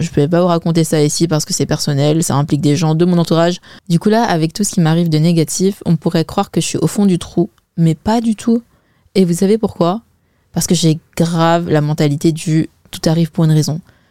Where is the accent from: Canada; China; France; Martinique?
China; Peut-être parce que je suis chinoise et en cours de chinois, j'ai appris une histoire.